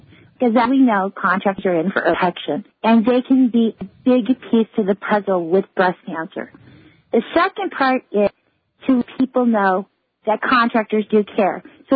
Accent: Los Angeles, California, United States; I'm from Los Angeles, and I know, you know, you where you are, but, you know, Los Angeles is big.

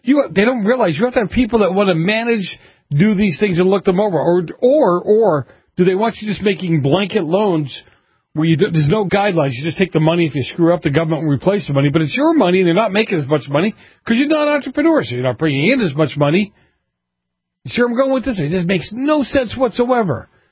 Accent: Massachusetts, United States; when I grew up in Massachusetts, government jobs were, you know, Massport, the MBTA, transportation.

